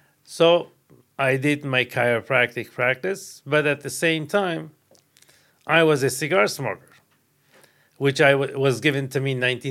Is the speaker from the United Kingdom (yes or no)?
no; Beirut, Beirut Governorate, Lebanon; English is a second language; also born or lived in Europe; now in California, United States; I was born in Lebanon, Beirut, and I went to Melkonian High School. Then I was in Europe for a while, back to Beirut. 1978, I landed in California